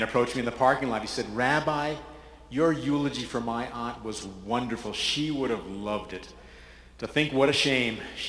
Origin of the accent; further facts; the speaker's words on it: Providence, Rhode Island, United States; moved away as an adult; I grew up in Providence, Rhode Island. I was part of a large, dysfunctional extended family, not a close-knit crew. I left Providence right after high school.